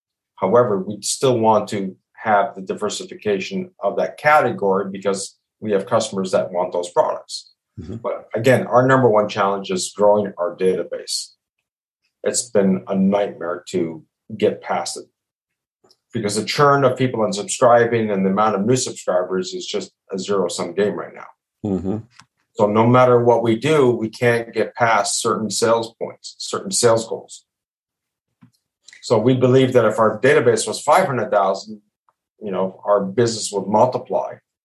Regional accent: Toronto, Ontario, Canada; Anyway, getting back … born and raised in Toronto.

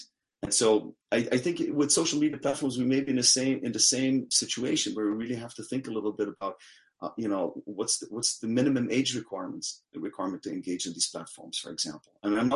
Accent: Belgium; my home country of Belgium

